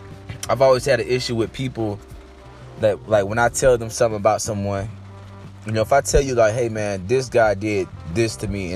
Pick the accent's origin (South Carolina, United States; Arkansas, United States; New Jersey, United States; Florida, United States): Florida, United States; Fort Lauderdale; I'm a South Florida comic. I came from Fort Lauderdale, Florida. I started off doing comedy there when I was 16 years old.